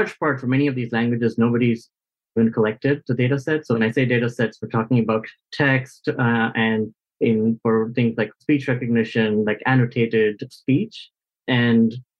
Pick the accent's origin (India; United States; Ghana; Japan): India; English is a second language; I'm actually from India